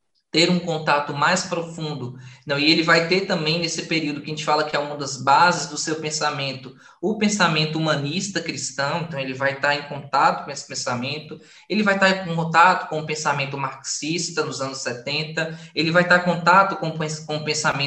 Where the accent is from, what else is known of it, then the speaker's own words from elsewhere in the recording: Minas Gerais, Brazil; Então, eu sou do Vale do Mucuri, em Minas Gerais, a segunda região mais pobre de Minas.